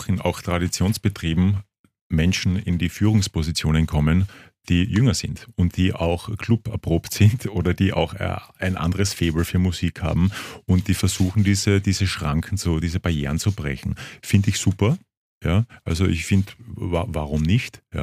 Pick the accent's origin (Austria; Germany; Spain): Austria; Klagenfurt, Carinthia; Ich komme aus Kärnten, aus Klagenfurt, auch teilweise Bauernfamilie.